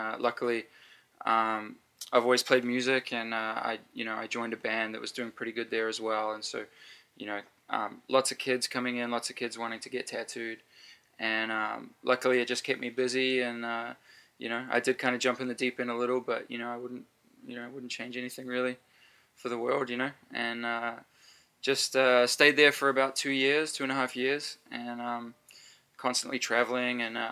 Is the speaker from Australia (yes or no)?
no; New Zealand; also born or lived in England; Basically, I was a young kid in New Zealand. I was born in England, but moved to New Zealand when I was six.